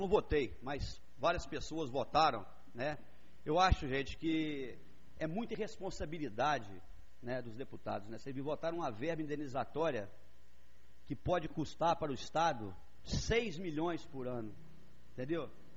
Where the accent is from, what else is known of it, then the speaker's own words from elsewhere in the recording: Rio Novo, Minas Gerais, Brazil; Eu acho que nós somos daqui de Rio Novo, nós gostamos dessa cidade.